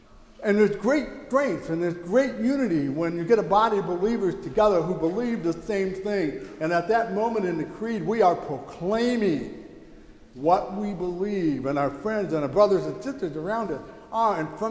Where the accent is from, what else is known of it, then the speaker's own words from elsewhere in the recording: United States; I still sing it because it represents the blessing I have as being an American.